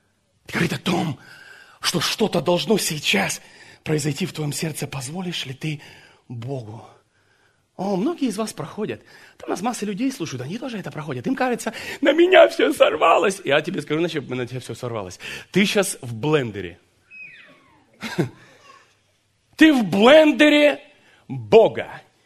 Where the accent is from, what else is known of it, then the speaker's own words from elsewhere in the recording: Ukraine; Первые годы моей молодости, знаете, когда мы родились на Украине, мать работает на двух работах, все было на моих плечах.